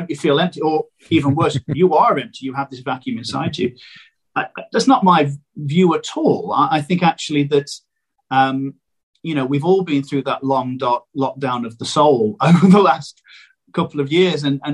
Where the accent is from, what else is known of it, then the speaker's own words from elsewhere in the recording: United Kingdom; And I've realized that I'm British